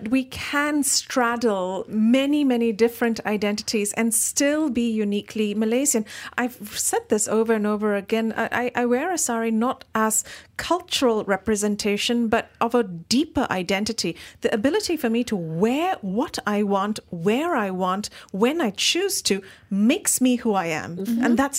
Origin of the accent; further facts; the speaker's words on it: India; This is the intersectional part of us, that we are Indian and that we are women and that we are feminist